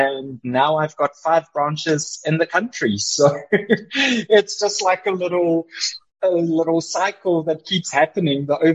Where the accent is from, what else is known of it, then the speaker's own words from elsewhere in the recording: Boksburg, Gauteng, South Africa; also born or lived in Cape Town / Johannesburg / Georgia, United States; I was in Georgia for a while in the US. And now I'm back at my roots. So at the core of me, just a very humble, regular guy from a small town named Boksburg. And I used to stay in Clearwater Estate in Boksburg.